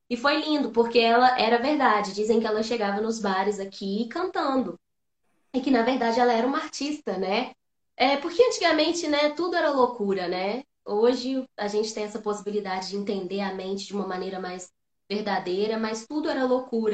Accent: Barbacena, Minas Gerais, Brazil; eu comecei a dançar com 3 anos de idade, a fazer balé em Barbacena, quando era pequena lá em Barbacena.

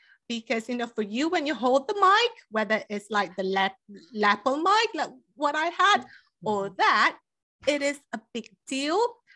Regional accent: Malaysia; now in United States; because growing up in Malaysia, football is soccer.

